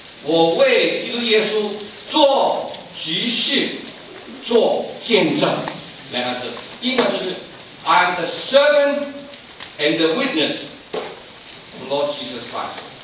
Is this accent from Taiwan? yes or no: no; Hong Kong; born there; 我出生在香港，香港人在回归之前这个身份都有危机的